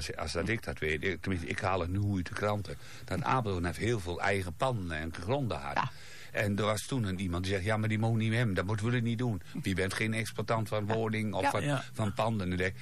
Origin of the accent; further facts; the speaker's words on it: Apeldoorn, Gelderland, Netherlands; ik kom uit Apeldoorn.